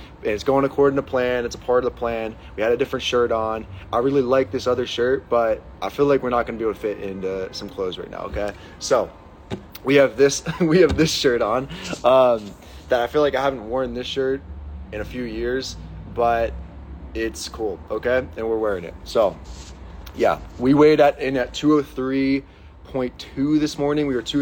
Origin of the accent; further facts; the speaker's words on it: Pittsburgh, Pennsylvania, United States; I am from Pittsburgh